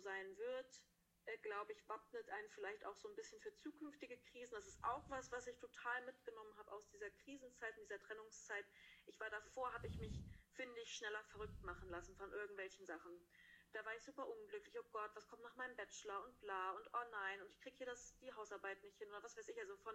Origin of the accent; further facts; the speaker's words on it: Hesse, Germany; now in Konstanz, Germany; In Hessen sagen wir Karneval, wo ich herkomme.